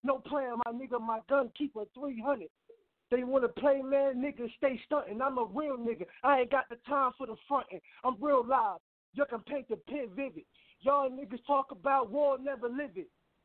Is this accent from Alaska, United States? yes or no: no; New Jersey, United States; I'm from Trail, New Jersey.